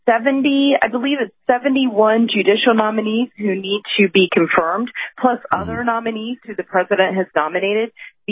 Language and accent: English; Georgia, United States; Thankfully, in Georgia, that we did not elect someone so extreme to be our governor, and I'm from Georgia